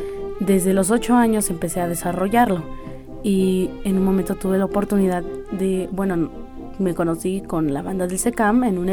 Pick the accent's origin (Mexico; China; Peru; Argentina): Mexico; Santiago Matatlán, Oaxaca; vengo de Santiago Matatlán, Tlacololo, Oaxaca. Pues Santiago Matatlán es un lugar mundialmente reconocido como la capital mundial del mezcal